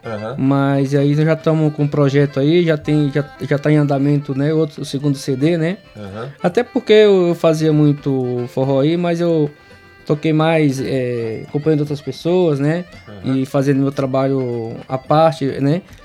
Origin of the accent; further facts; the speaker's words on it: Ceará, Brazil; now in São Paulo, Brazil; Eu vim do Ceará em 87, né? Uhum. Já tô aí quase 30 anos em São Paulo, né?